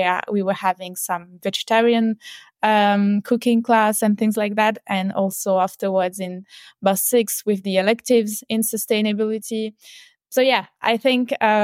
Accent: Valais, Switzerland; also born or lived in Mauritius; So first, I grew up in the Swiss mountains, so in Valais, in a small mountain village.

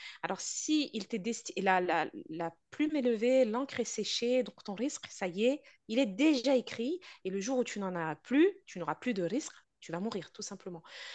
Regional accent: Morocco; Moi, je suis marocaine. Mes parents sont marocains.

